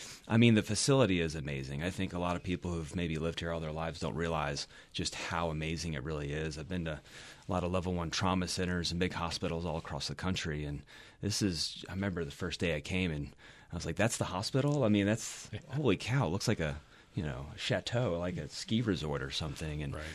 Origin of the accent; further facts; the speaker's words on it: Virginia, United States; I'm a transplant, like a lot of people. I grew up in Virginia. I went to undergrad, med school there.